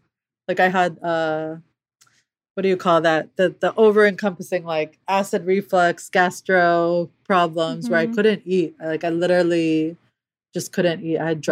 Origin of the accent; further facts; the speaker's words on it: Palestine; open about being Palestinian. Up until then, I really felt like I hid my identity. People are like, where are you from? Like, Lebanon.